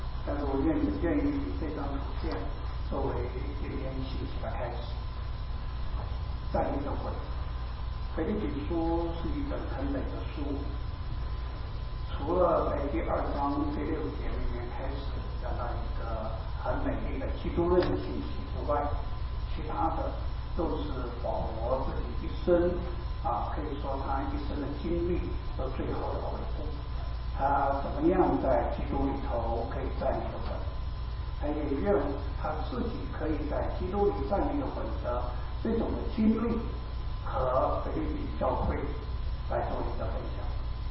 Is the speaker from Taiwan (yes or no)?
no; China; 中秋节是我们中国人很喜欢的一个节日，叫花好月圆。